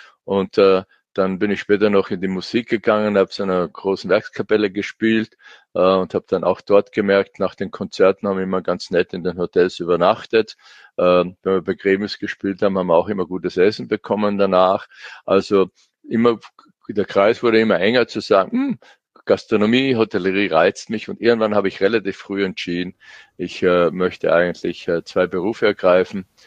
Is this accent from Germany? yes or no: no; Fohnsdorf, Styria, Austria; Es gibt ja schlechtere Orte aufzuwachsen als in der Obersteiermark. Und ich bin in der Gegend Frohnsdorf aufgewachsen, also auch in der Nähe der Rennstrecke.